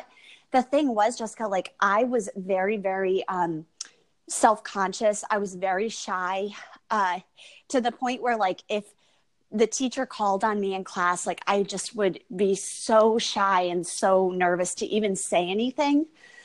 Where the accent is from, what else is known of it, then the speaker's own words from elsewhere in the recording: Connecticut, United States; also born or lived in Kentucky; So I grew up in Connecticut. I mean, pretty much my whole life, besides when I went away to school and when I went away, you know, to the Louisville, Kentucky, Indiana area.